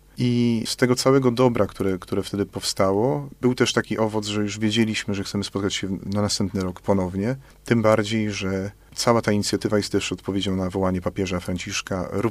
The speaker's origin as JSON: {"language": "Polish", "town": "Nowe Miasto Lubawskie", "region": "Warmian-Masurian Voivodeship", "country": "Poland", "lives_now": "Jarocin, Poland", "said": "jestem franciszkaninem zwykłym, bo jest kilka tam odmian rodzajów. Mieszkam teraz od lipca, będę mieszkał w Jarocinie. Pochodzę z Nowego Miasta Lubawskiego. Jestem kapłanem od 5 lat."}